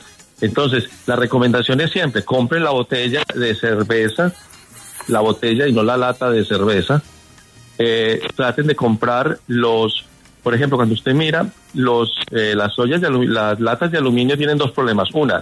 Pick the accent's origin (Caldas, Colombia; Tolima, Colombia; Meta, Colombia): Caldas, Colombia; Manizales; yo soy de Manizales, el agua de Manizales es una de las mejores del mundo